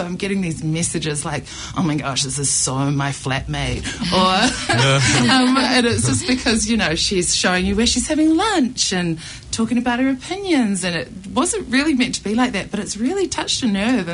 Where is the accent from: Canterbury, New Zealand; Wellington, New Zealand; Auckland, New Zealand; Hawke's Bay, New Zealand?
Auckland, New Zealand; Takapuna; where I grew up on the North Shore, and it was weird. I in Takapuna